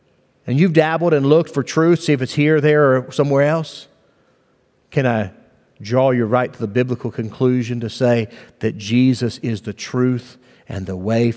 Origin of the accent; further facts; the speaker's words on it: West Virginia, United States; I grew up in West Virginia in rural area, but grew up with traditional values.